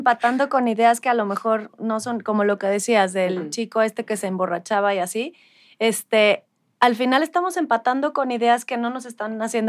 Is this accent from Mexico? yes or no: yes; Mexico